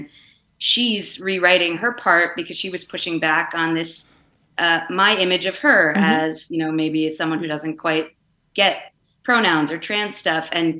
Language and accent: English; Vermont, United States; But, I grew up in Vermont, and in the pandemic, I spent some time there early on.